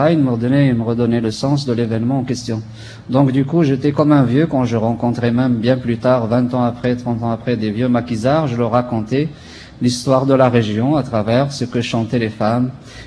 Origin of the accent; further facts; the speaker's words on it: Kabylie, Algeria; born there; Je suis né en Algérie, en Kabylie, région montagneuse, pendant la guerre